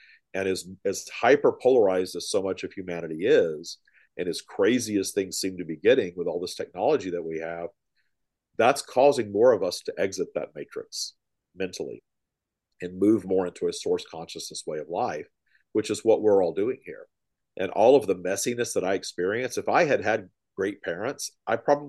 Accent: Louisiana, United States; I was brought up in Louisiana in a Southern Baptist town where no one was openly gay.

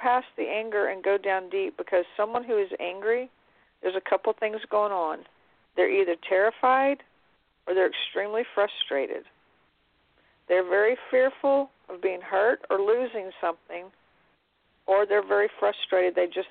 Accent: United States; America, I'm an American, so I'm just talking about our country.

